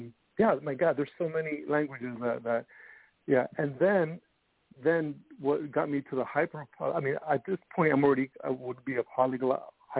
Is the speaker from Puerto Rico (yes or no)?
yes; Puerto Rico; also born or lived in United States; So bilingual as a child, you know, growing up in Puerto Rico and then